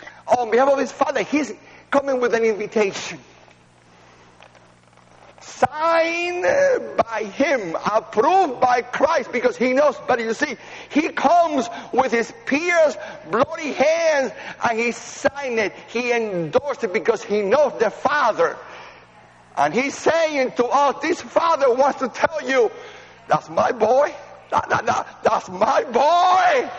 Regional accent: Cuba; also born or lived in Spain; now in United States; I came from Cuba as a refugee. I know about what it means to be a refugee. Went to Spain for 2 years, had nothing. Came to America.

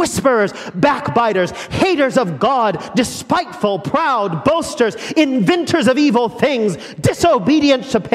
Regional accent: Oklahoma, United States; Now, I don't know about y'all in Philadelphia, and I'm from Oklahoma, and I'm just country

